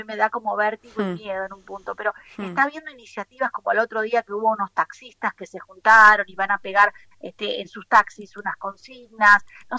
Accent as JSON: {"language": "Spanish", "country": "Argentina", "said": "creo que somos muchos los argentinos y las argentinas que nos conmovemos con lo que nos va sucediendo"}